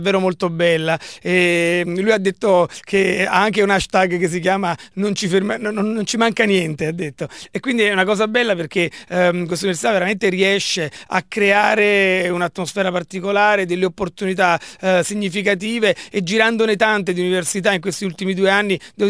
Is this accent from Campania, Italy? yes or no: yes; Avellino, Campania, Italy; questa è proprio la tappa più vicina a casa mia. Tutti sanno che io sono di Avellino